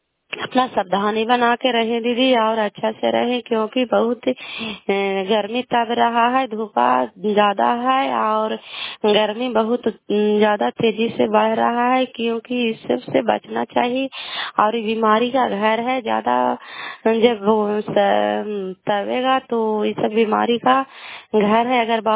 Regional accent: Bihar, India; खड़गपुर मुंशी पंचायत प्रखंड चैनी जिला ललंदा का निवासी हूँ।

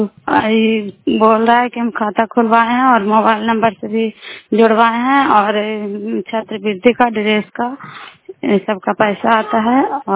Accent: Bihar, India; नालंदा जिला कराई ब्लॉक की निवासी हूँ।

